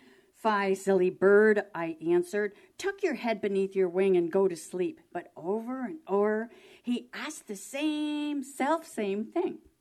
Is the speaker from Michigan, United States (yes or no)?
no; New Jersey, United States; born there; in the hospital where I was born, the same hospital that I was born in New Jersey.